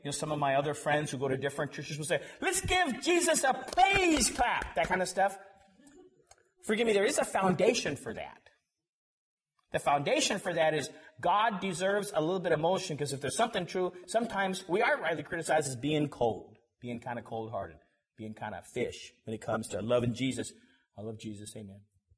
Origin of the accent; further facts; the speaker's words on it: Denver, Colorado, United States; where I grew up in Denver, near that is Boulder